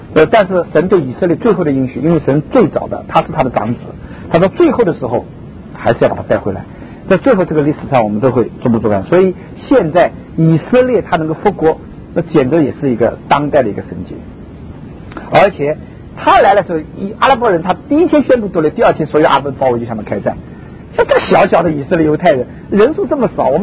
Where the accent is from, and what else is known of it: China